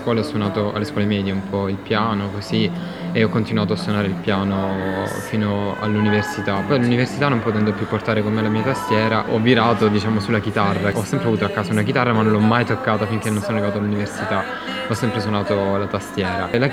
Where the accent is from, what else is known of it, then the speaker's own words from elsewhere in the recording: Apulia, Italy; Io vengo dalla Puglia